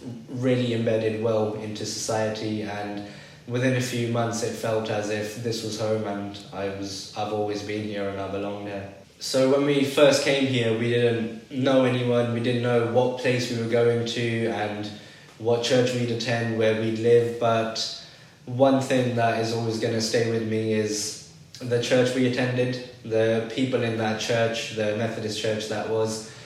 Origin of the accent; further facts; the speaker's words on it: United Kingdom; So growing up as a British Pakistani in the UK, I've had my share of different experiences in the country related to culture, customs, languages